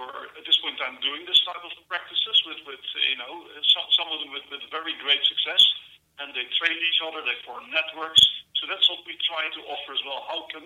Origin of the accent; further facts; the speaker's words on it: Texas, United States; accent: West Texas; That will probably also not work very well with my West Texas accent